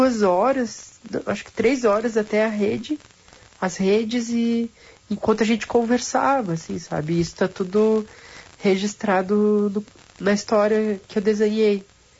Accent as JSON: {"language": "Portuguese", "town": "Alvorada", "region": "Rio Grande do Sul", "country": "Brazil", "said": "Eu sou de Alvorada e mesmo por isso, então eu sempre andei para Porto Alegre, né?"}